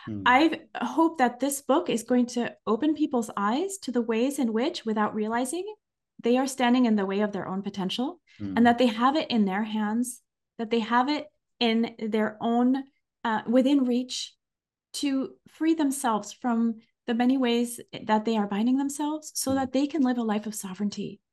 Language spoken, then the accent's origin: English; France; now in United States; When I came from France to the US and I realized that in the US, people are not so negative